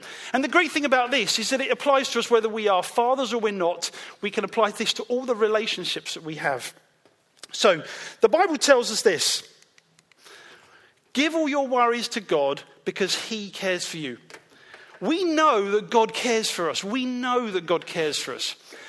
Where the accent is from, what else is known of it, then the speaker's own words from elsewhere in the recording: Peckham, London, United Kingdom; I was a boy from Peckham.